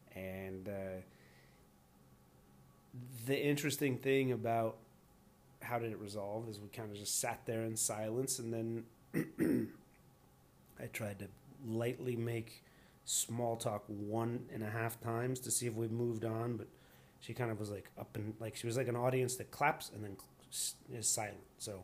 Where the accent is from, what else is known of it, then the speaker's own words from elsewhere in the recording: Ireland; I'm Irish.